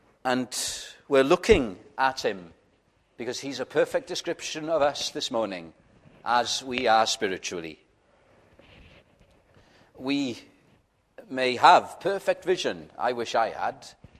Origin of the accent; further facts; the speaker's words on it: Wales, United Kingdom; first language Welsh; English is a second language; My first language is Welsh, although Welsh is supposed to be closer to the original languages of the scripture.